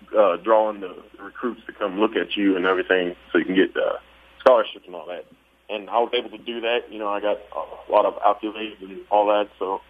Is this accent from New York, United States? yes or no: no; Oklahoma, United States; now in California, United States; I grew up in Oklahoma. So, and I was 4 hours away from Searcy, which was Harding University was at.